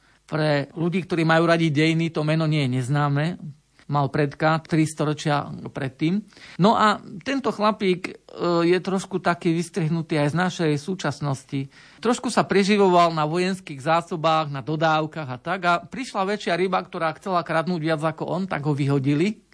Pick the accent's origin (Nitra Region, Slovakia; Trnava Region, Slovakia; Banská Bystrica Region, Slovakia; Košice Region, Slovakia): Banská Bystrica Region, Slovakia; Detva; bol som doma, v mojom rodnom dome, lebo som rodák z Detvy, hoci tam už roky žiaľ nemôžem bývať.